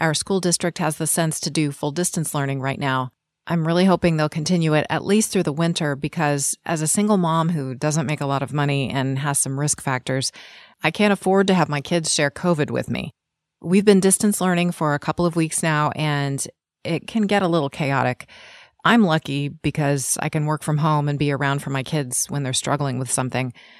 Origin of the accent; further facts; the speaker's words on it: Sacramento, California, United States; from Sacramento.